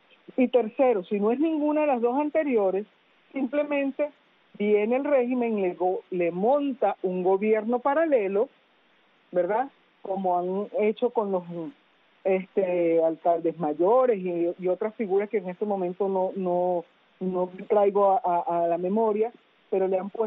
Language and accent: Spanish; Venezuela; moved away as an adult; now in United States; a todos los venezolanos que estábamos ilegal, que estaban ilegal, yo soy ciudadana americana de hace 18 años en este país